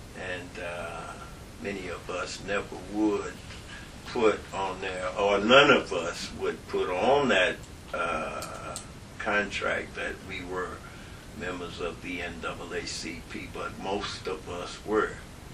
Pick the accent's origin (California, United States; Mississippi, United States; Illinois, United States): Mississippi, United States; Magee; I was born in McGee, Mississippi, Simpson County, which is about 42 miles south of Jackson, Mississippi, the capital city. Went to elementary school, high school there